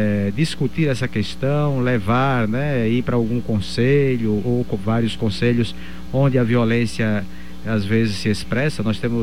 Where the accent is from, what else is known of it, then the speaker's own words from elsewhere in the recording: Bahia, Brazil; E eu sou baiano e eu posso lhe dizer que na minha cidade, que tem 50 mil habitantes, é bem mais violenta do que Dourados, né?